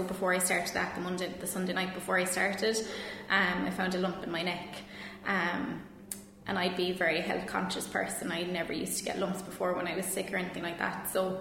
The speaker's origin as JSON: {"language": "English", "region": "Munster", "country": "Ireland", "lives_now": "Cork, Ireland", "said": "I'm from Larrick-on-Pon, near Listowel in County Kerry, and I'm a nurse up in COH in Cork in the baby ward."}